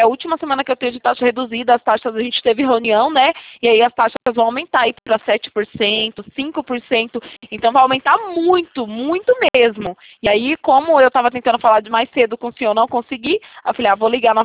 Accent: Itatiba, São Paulo, Brazil; Não, não sou do Rio, sou da cidade de São Paulo, né? Itatiba

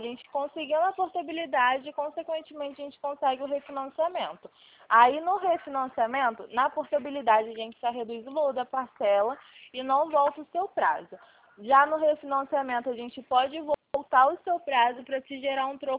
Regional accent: Rio de Janeiro, Brazil; Então, eu sou do Rio de Janeiro.

